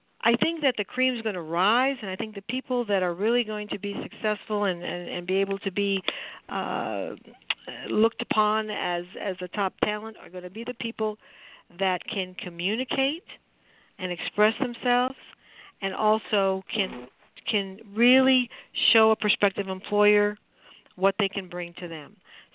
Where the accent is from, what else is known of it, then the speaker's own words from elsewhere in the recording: Detroit, Michigan, United States; I was just there. I mean, I'm from Detroit. It was wonderful. I was there at Christmas.